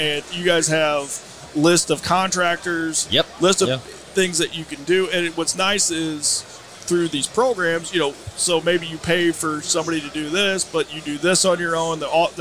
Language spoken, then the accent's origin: English; Illinois, United States; growing up in Illinois, we haven't dove into burns